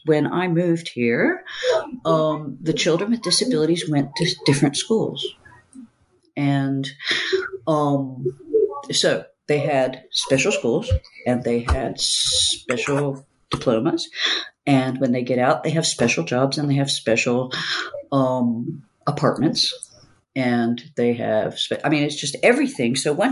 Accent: United States; now in Netherlands; when I moved here as an American, I was like, yes, we have a social safety net.

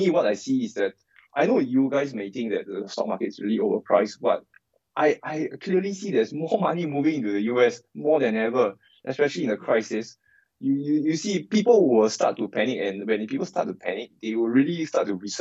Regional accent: Singapore; Yes, I grew up in Singapore all my life, here all my life.

